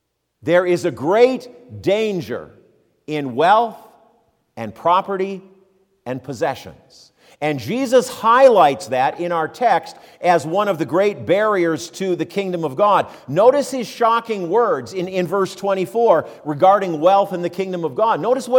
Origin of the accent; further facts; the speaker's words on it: United States; I had no idea how people around the world looked at me as an American.